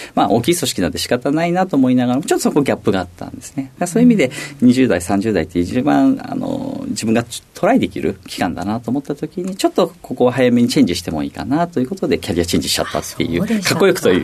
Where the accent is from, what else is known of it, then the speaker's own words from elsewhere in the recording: Kanagawa, Japan; もう一つ迷ったのは地元が神奈川だったものですから